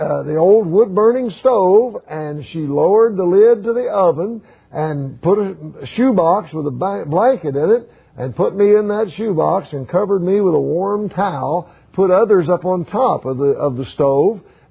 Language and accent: English; Rabbit Hash, Kentucky, United States; My hometown is Rabbit Hash, Kentucky. There in Boone County, right on the banks of the Ohio River, in a log cabin God saw fit to allow me to live.